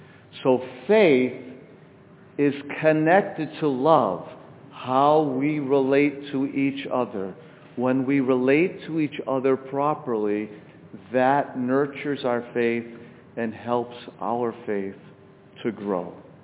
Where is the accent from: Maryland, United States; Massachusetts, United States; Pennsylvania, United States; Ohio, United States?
Massachusetts, United States; Boston; also born or lived in Louisville; but where I was in Louisville or where I grew up in Boston, it gets cold.